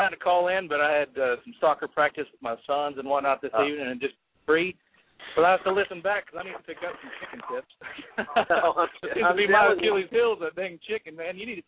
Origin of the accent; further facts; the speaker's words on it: Lubbock, Texas, United States; also born or lived in Nashville; now in Atlanta, United States; I was born and raised in Lubbock and moved in 97 up to Nashville and then on to Atlanta.